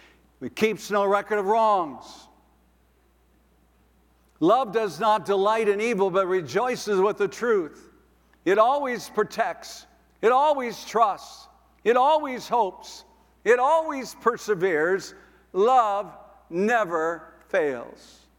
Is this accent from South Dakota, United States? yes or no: yes; Sisseton, South Dakota, United States; I was thinking yesterday of how in my hometown, we have the courthouse where the county seat in Sisseton, South Dakota.